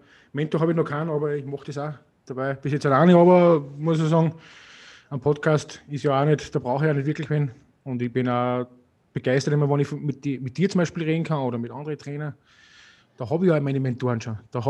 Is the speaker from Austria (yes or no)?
yes; Austria; Das gibt es halt noch bei uns in Österreich